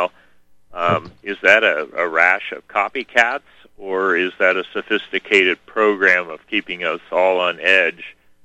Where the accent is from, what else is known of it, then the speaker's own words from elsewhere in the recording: Montana, United States; we talk about this because we're from Montana